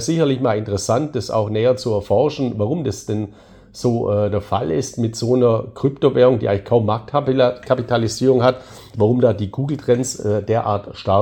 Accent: Balearic Islands, Spain; German is a second language; in Spanien, also meiner Heimat, ich lebe ja auf Mallorca

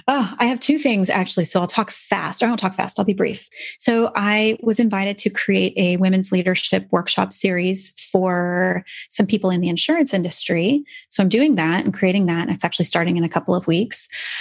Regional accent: Seattle, Washington, United States; I'm from Seattle originally. I know that word.

